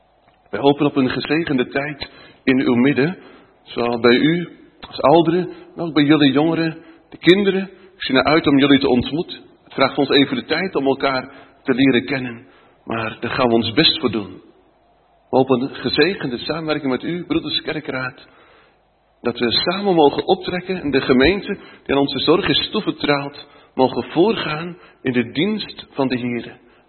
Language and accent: Dutch; Arnemuiden, Zeeland, Netherlands; born there; maar ook Sint-Antoniepolder en onze geboorteplaats Arnhem-Muiden.